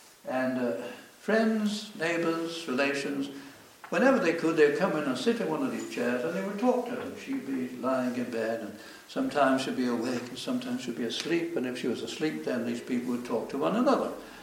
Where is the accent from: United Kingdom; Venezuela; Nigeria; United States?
United Kingdom; Manchester, North West England; Now, I was brought up in Manchester, in England